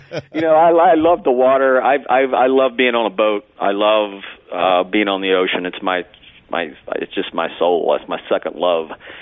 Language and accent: English; Knoxville, Tennessee, United States; Well, you know, I grew up in Knoxville, so, you know, Tennessee football, it was everything to us.